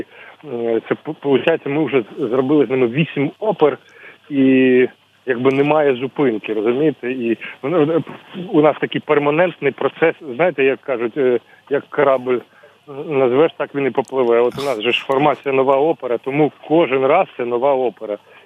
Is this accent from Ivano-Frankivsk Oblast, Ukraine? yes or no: yes; Ivano-Frankivsk Oblast, Ukraine; я з Івано-Франківського.